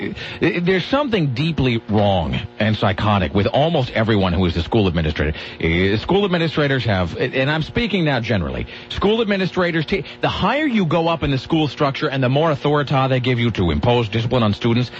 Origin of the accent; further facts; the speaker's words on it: Eugene, Oregon, United States; Rick, I'm ashamed to admit I grew up in Eugene